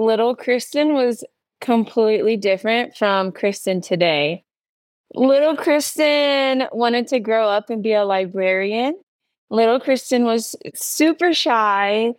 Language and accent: English; Dayton, Ohio, United States; now in New Mexico, United States; Ohio, Dayton, Ohio.